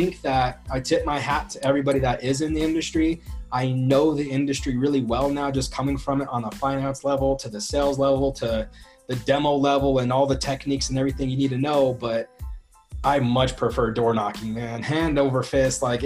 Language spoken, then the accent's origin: English; Pueblo, Colorado, United States; growing up in Pueblo, Colorado, tough on the streets, we like to say, with my street credentials.